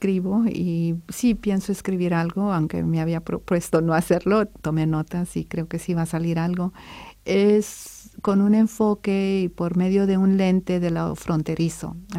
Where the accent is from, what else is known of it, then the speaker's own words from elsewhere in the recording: Texas, United States; Yo soy del sur de Texas, donde raramente bajan bajo cero.